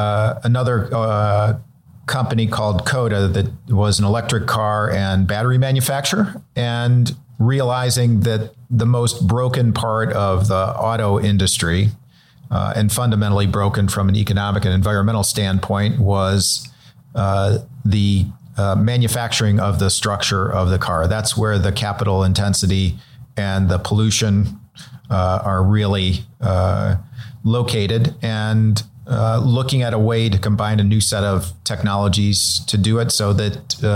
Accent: Cleveland, Ohio, United States; now in Los Angeles, United States; I'm originally from Cleveland, Ohio.

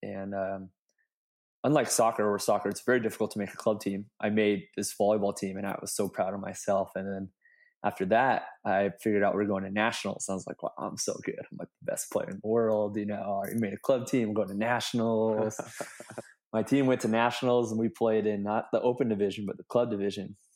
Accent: Long Beach, California, United States; I grew up in Long Beach, California.

